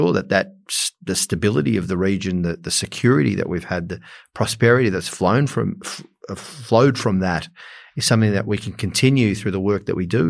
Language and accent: English; Australia; as much as our diversity and the other aspects of who we are as Australian.